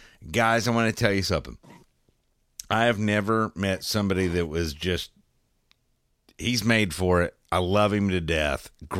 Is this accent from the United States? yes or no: yes; West Virginia, United States; I've heard a lot of talk about jigging suspended fish back in my home state of West Virginia, of all places, by the way.